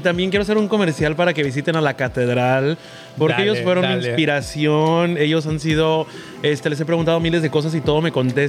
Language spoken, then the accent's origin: Spanish; Michoacán, Mexico; estamos viendo si podemos traer un mezcal de donde yo soy, de Michoacán